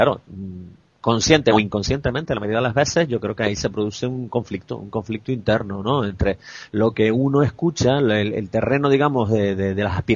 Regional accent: Canary Islands, Spain; accent: Canarian; a oír nuestro acento, nuestra habla canaria en los sitios de prestigio

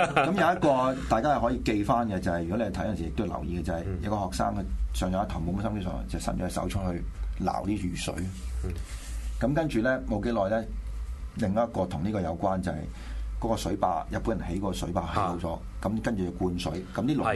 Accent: Hong Kong; 我哋香港人睇就可能即係對個故仔真係唔啱水

